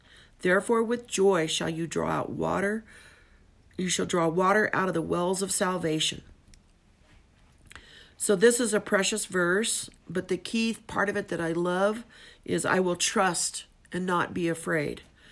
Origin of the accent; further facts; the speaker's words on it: Texas, United States; And I'm from Texas, and when we were kids, we would say, hightail it, get going, go somewhere, go quickly.